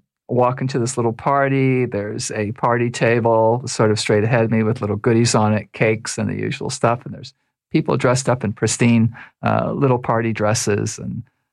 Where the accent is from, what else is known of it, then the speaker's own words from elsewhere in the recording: Toronto, Ontario, Canada; I was raised in Toronto.